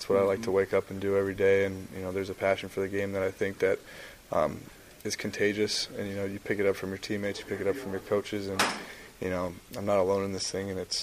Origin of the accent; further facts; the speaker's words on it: West Coast, United States; And so the Pac-12 has always been near and dear to my heart as well, you know, growing up on the West Coast.